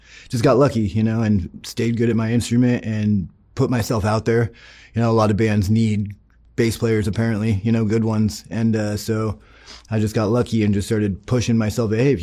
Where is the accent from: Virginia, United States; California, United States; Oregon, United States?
Oregon, United States; moved away; also born or lived in Cleveland, United States; I was born and raised over in Oregon, yeah, but I've lived all over the place. I moved to Cleveland, Ohio in like 2009 because I joined a band over there.